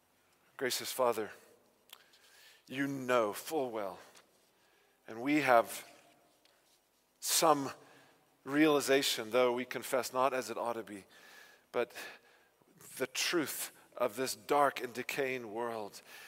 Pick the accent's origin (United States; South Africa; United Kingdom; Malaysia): South Africa; synonymous with being South African.